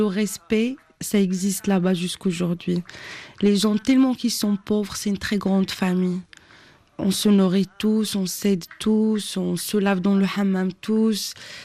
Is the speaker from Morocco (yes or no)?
yes; Morocco; nous tous au Maroc, on est tous des Amazighs.